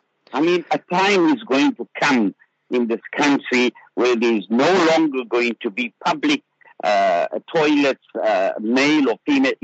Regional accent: Zimbabwe; Look, I grew up in Zimbabwe

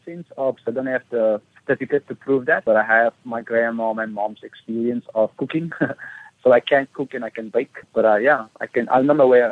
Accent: Cape Town, Western Cape, South Africa; because I come from Lavendale, where, as you know, for today it's still overrun with gangsters and drugs and stuff like that.

